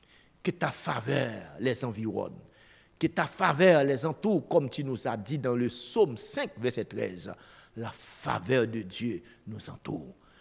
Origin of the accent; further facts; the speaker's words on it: Haiti; Chez nous en Haïti, nous pouvons être en guerre.